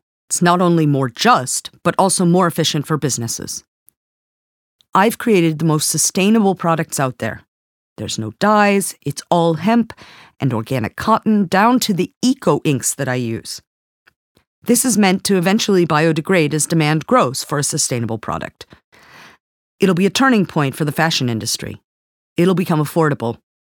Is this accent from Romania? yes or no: no; North Vancouver, British Columbia, Canada; I grew up in the North Shore, surrounded by mountains.